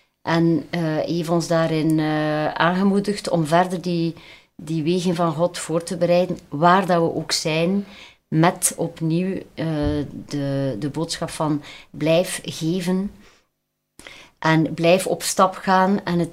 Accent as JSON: {"language": "Dutch", "country": "Belgium", "said": "ik zat in de voorbereiding internationaal als Belg"}